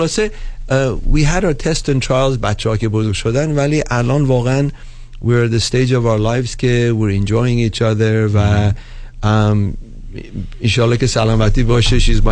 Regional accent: Iran; من بکگراندم خب چون ما ایرانی هستیم

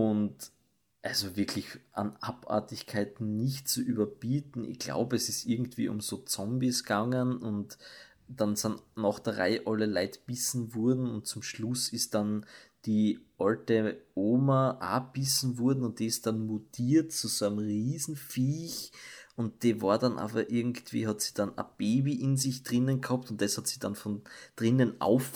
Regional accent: Austria; Bei uns in Österreich, wie wir wissen, ist das alles kein Thema.

